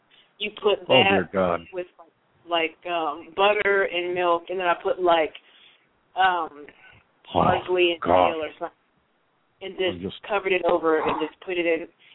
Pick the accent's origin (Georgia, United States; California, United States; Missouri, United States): California, United States; Los Angeles; I came from Los Angeles.